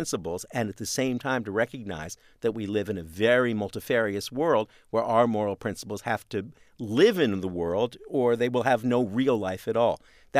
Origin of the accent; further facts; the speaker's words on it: Canada; I'm Canadian in origin